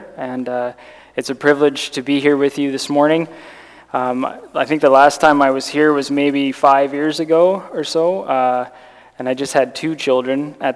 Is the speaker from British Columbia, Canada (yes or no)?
yes; Victoria, British Columbia, Canada; I'm from Victoria. I was born and raised in Victoria, and I grew up in a Christian home, and I went to Victoria Gospel Chapel until I was 10 years old